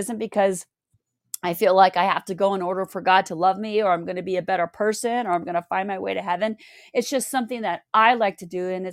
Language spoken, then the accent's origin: English; Montana, United States; growing up in Montana, talking about spirituality, intuition, energy wasn't a normal conversation.